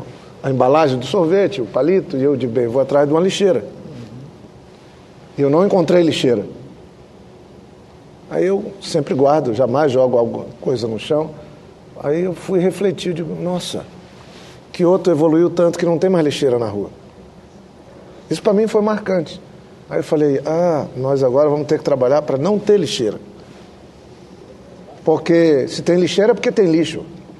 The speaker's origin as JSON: {"language": "Portuguese", "region": "Acre", "country": "Brazil", "said": "Eu sou do Acre."}